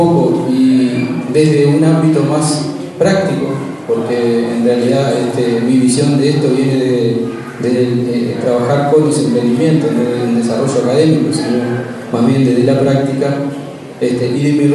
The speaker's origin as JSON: {"language": "Spanish", "region": "Canelones", "country": "Uruguay", "said": "muy importante para mí, que soy de Canelones"}